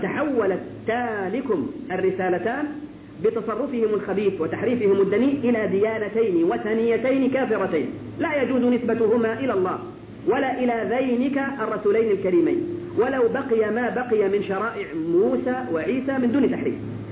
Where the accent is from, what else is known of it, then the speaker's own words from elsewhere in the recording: Egypt; عندنا في مصر قبل الحج هذا الأخير